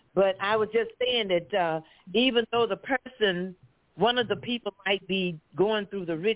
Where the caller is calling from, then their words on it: Flint, Michigan, United States; calling from Flint, Michigan.